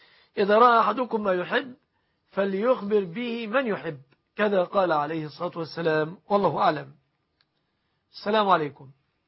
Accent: Egypt; بلادنا مصر

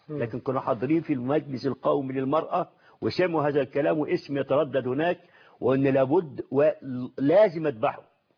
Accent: Egypt

